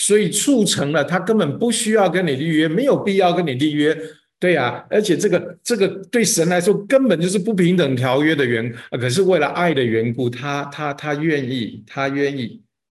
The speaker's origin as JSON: {"language": "Chinese", "country": "China", "said": "这是我们中国人不认识上帝"}